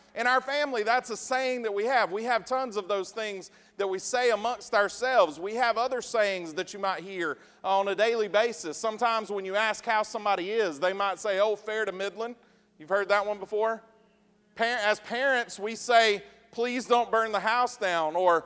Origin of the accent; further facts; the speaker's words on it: Georgia, United States; My family, we're from Georgia, and so we have a lot of sayings.